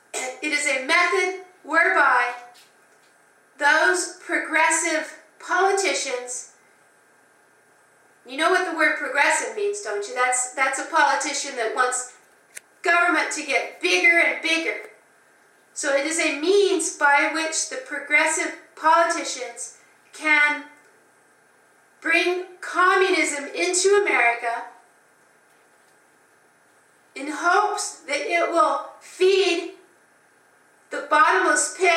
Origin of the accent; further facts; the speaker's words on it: Caldwell, Idaho, United States; born there; I was born in Caldwell, Idaho, graduated from Caldwell Senior High.